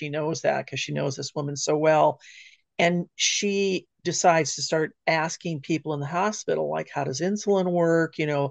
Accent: California, United States; now in Seattle, United States; Well, I've lived my entire life on the West Coast. So I grew up in the Southern California area. Now I'm in the Seattle area.

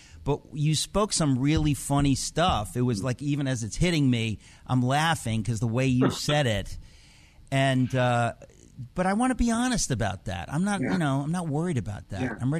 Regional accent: Queens, New York, United States; I'm from Queens, New York, and I come from a world that's not filled with Christians.

